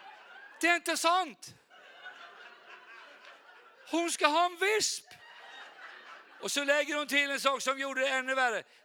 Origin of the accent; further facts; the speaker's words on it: Sweden; Men jag är svensk. Jag har varit i Ukraina och har mycket.